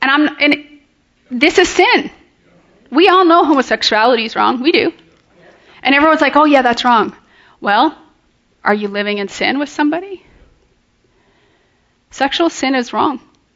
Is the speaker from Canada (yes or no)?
yes; Canada; go home, Canadians, even though I'm a Canadian.